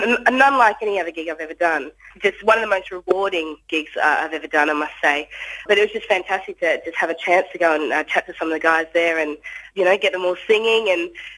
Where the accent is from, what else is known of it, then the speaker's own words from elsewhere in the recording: Sydney, New South Wales, Australia; moved away as an adult; now in London, United Kingdom; Well, I grew up in Sydney and then moved over to London about 18 months ago. So I'm based in London now. But, yeah, obviously from Australia. Hopefully, I've still got my accent, hopefully.